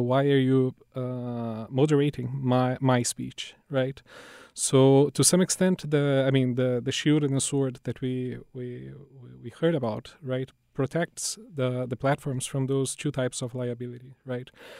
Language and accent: English; Brazil; I'm originally from Brazil